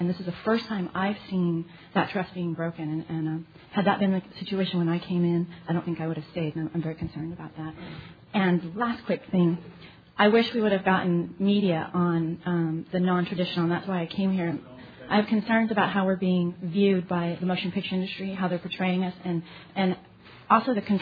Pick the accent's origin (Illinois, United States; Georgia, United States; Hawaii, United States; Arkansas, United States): Hawaii, United States; I'm an addict from the Big Island.